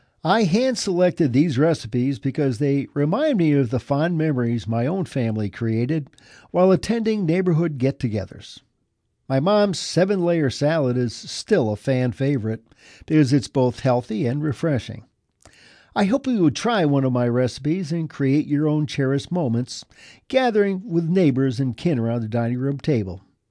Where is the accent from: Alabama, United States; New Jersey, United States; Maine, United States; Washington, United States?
Washington, United States; Felida; I grew up in Philita and Hazel Dell, rural communities near Vancouver, Washington.